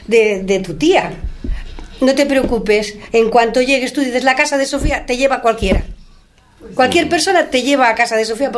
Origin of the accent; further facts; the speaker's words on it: Catalonia, Spain; "¿De dónde eres?". "Yo soy de Cataluña". "¿Y qué haces tú aquí?".